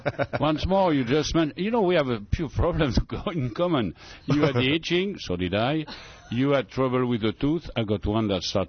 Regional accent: France; English is a second language; I'm from France, as you can hear, and I was in restaurant business for about 40 years in Newport and around.

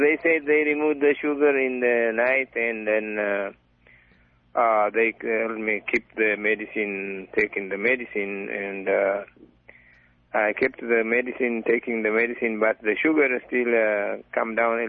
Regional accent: Ethiopia; I am from Ethiopia.

